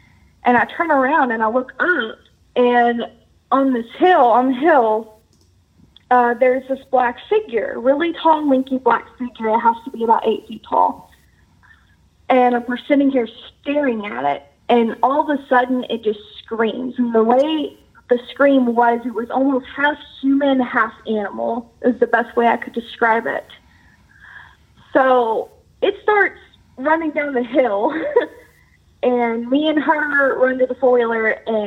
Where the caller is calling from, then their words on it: Kentucky, United States; I'm from Western Kentucky. I actually live 30 minutes away from the Kentucky State Penitentiary.